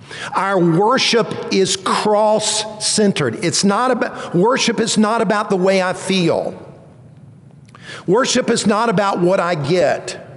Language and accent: English; Columbia, South Carolina, United States; I grew up in Columbia, South Carolina. I went to a public high school. I went to a public university.